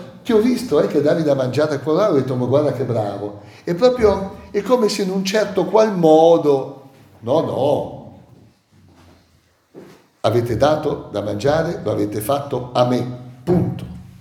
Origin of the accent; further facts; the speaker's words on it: Massa Carrara, Tuscany, Italy; Io sono di origine, da parte di papà, mamma e nonni, sono toscano di Massa Carrara, anarchico.